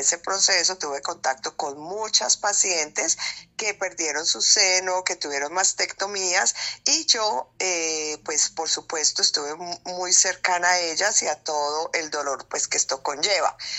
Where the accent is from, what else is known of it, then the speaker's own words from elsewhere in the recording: Armenia, Quindío, Colombia; born there; llegué al departamento del Quindío y a la ciudad de Armenia. Yo soy nacida aquí y quería retribuirle a mi ciudad